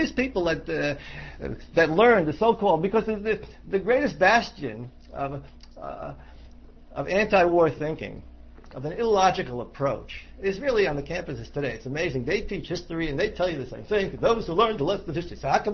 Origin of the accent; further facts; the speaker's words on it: United States; we are obligated, in my opinion, as American citizens, to support the country.